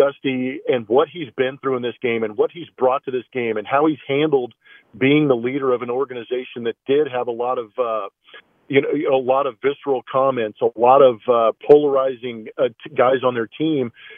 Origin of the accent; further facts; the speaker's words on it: Los Angeles, California, United States; playing with the LA Dodgers when I grew up in Los Angeles